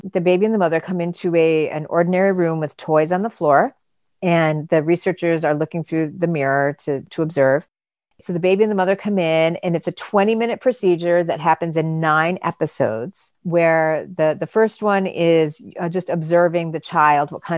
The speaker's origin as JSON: {"language": "English", "region": "Michigan", "country": "United States", "tie": "born or raised there", "said": "I grew up in Michigan and my mom has a lot of affect"}